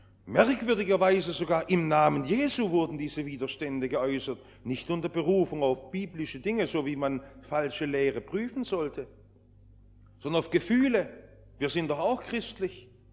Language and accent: German; Stuttgart, Baden-Württemberg, Germany; Ich bin in Stuttgart aufgewachsen, groß geworden und liebe Stuttgart.